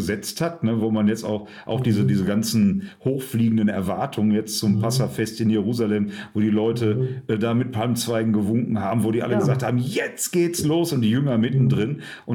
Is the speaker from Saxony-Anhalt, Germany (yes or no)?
no; North Rhine-Westphalia, Germany; Und wie ja manche wissen, komme ich ja ursprünglich aus dem Ruhrgebiet